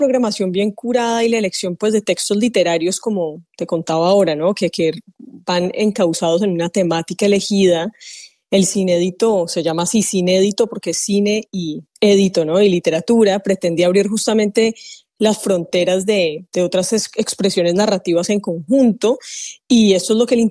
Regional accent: Cali, Valle del Cauca, Colombia; tú sabes que como caleña llevo en la sangre un poco la cuestión del Caliwood

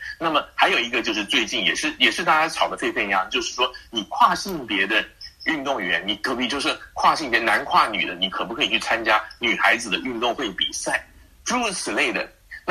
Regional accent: Taiwan; 我本人是来自台湾

